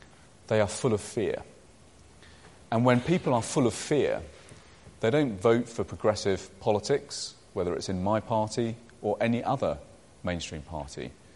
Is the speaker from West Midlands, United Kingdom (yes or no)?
yes; Birmingham, West Midlands, United Kingdom; If you think about George Cadbury from my hometown of Birmingham and the extraordinary Quaker tradition